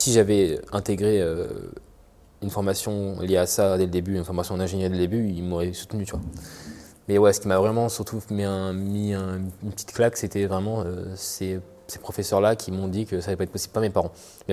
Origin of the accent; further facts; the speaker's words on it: Île-de-France, France; je suis français, je suis né à Paris, j'ai grandi en banlieue parisienne